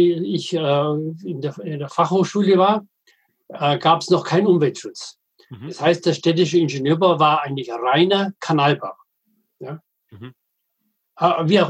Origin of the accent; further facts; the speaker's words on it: Bavaria, Germany; Ich bin Mittelfranke und bin damit Bayer, aber ich würde nie in München sagen, ich bin ein Bayer.